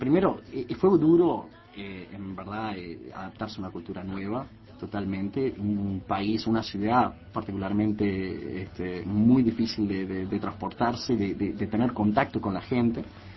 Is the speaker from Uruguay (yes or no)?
yes; Uruguay; moved away as an adult; now in United States; Y ya hace casi 10 años se van a cumplir de que me fui de acá de Uruguay.